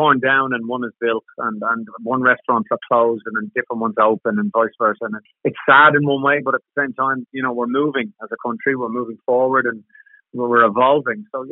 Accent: Bayside, Leinster, Ireland; also born or lived in Swords; But if where I was born and raised, the first 13 years of my life, I was Bayside.

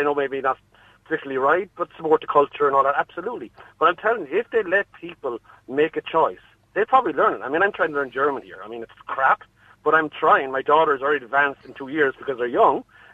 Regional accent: Ireland; Do I not have a choice because I'm Irish? I don't get a choice.

